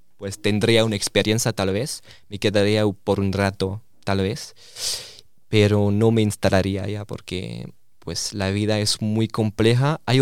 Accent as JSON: {"language": "Spanish", "country": "France", "second_language": "Spanish", "said": "soy francés, soy de Francia."}